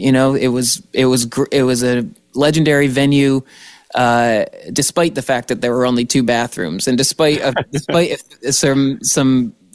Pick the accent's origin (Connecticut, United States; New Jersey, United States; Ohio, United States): Connecticut, United States; Hartford; I grew up in the Hartford area, down in Connecticut, and my dad would bring me up to shows at the Iron Horse because in Connecticut, there really isn't a venue